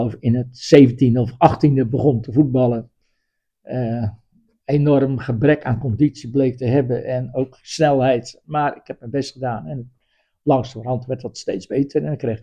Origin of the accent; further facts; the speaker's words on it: Katwijk, South Holland, Netherlands; Ik ben opgegroeid in Katwijk en daar is voetbal natuurlijk erg belangrijk, met de ploegen Katwijk en Quick Boys.